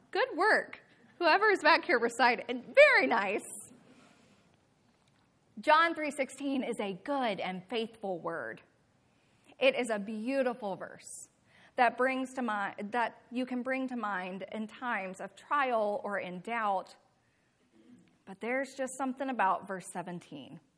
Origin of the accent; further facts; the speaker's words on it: Alabama, United States; I am from Alabama. I am an Alabama football fan.